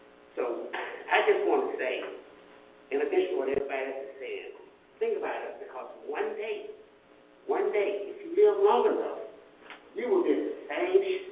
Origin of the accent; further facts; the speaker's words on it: Texas, United States; born there; when I was born in East Texas, I was the oldest of 12 kids.